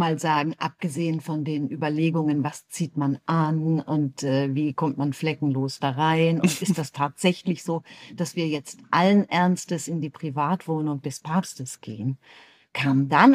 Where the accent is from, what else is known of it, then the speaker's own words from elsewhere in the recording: Northern Germany, Germany; Ich bin Lutheranerin, genau wie du. Ich komme aus Norddeutschland, genau wie du.